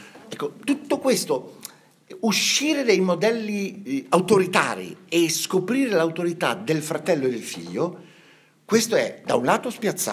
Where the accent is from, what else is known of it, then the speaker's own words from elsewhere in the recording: Savona, Liguria, Italy; io vengo da Savona